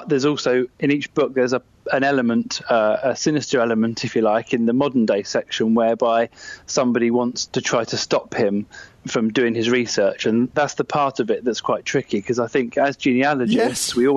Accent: Hastings, South East England, United Kingdom; moved away as an adult; I come from Hastings. I was born in Hastings and lived there for the first kind of 19 years of my life.

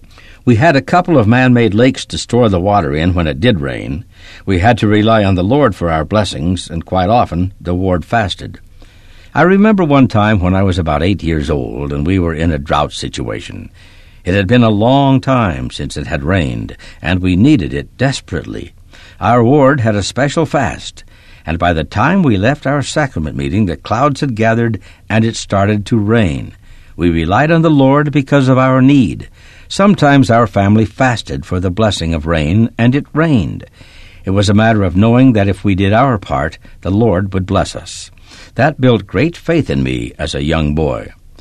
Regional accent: Colonia Dublan, Chihuahua, Mexico; I was born and raised in Colonia Dublon, one of the Latter-day Saint pioneer colonies in northern Mexico.

